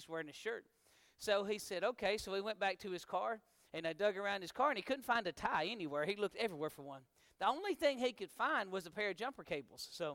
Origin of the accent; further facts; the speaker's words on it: United States; That's just honest. I'm an American.